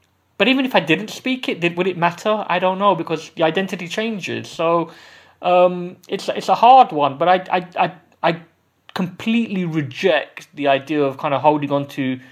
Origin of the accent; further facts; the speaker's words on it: London, United Kingdom; I grew up in East London. I grew up with a mixed group of friends from so many different communities.